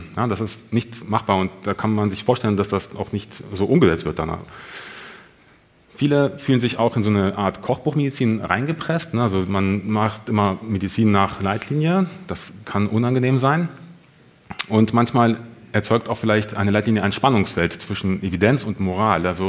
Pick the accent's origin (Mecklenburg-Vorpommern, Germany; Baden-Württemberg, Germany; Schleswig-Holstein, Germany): Schleswig-Holstein, Germany; Kiel; in Kiel, wo ich herkomme.